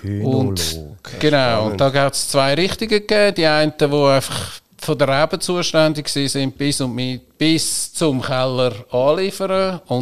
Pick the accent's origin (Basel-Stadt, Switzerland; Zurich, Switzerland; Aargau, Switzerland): Zurich, Switzerland; Rümlang; Und aufgewachsen bin ich in der Nähe von Zürich, in Römlang bin ich aufgewachsen.